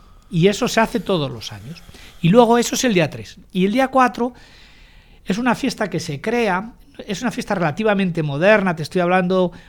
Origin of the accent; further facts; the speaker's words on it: Pelayos, Spain; a la gente de mi pueblo, de Pelayos